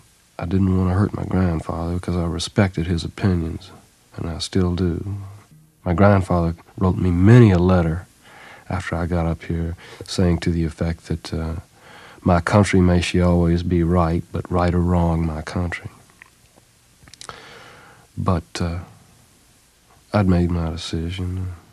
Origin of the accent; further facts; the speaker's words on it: Southern United States, United States; As a Southerner, I have a genuine prejudice against Northern American cities.